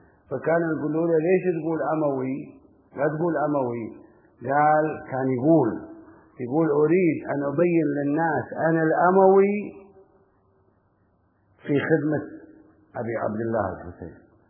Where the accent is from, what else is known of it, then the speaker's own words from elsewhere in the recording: Karbala, Karbala Governorate, Iraq; كان عندنا في كربلاء بالمناسبة، كان عندنا في كربلاء